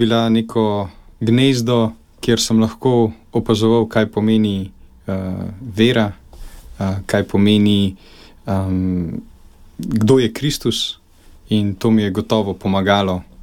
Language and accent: Slovenian; Kranj, Upper Carniola, Slovenia; Prihajam iz Kranja, preširnovega mesta, kot pravijo.